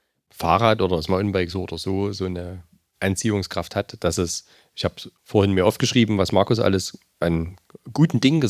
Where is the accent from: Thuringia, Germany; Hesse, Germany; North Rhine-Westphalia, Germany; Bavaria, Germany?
Thuringia, Germany; Gera; jetzt komme ich auch aus Gera, ne, ursprünglich